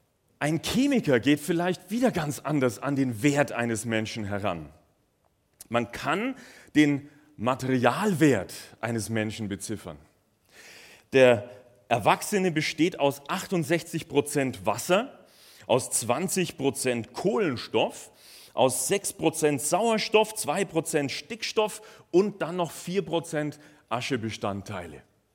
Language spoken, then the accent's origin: German; Bavaria, Germany; So begrüßt man sich bei dort, wo ich herkomme, aus Bayern.